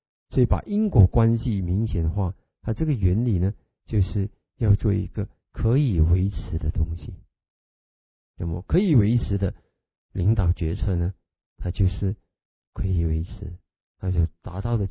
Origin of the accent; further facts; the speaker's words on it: Singapore; 然后我们新加坡人呢就赚大钱